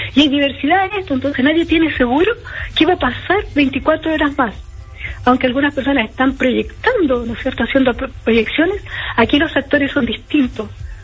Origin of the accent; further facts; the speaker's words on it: Chile; que hemos sentido como pueblo chileno